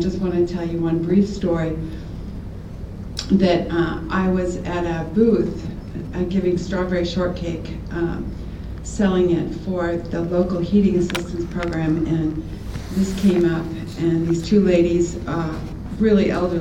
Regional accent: Waldo, Maine, United States; So I'm from Waldo. And that's another town.

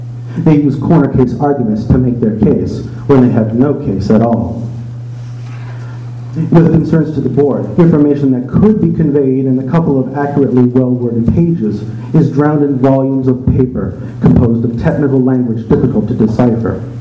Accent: Cedar Fort, Utah, United States; I'm from Cedar Fort.

